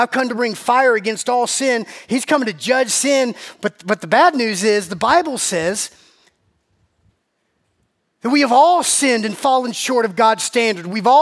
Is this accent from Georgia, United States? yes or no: yes; Warner Robins, Georgia, United States; I'm 8 years old, and I'm growing up in Warner Robins, Georgia. We're living on Dimitri Avenue, Warner Robins, Georgia.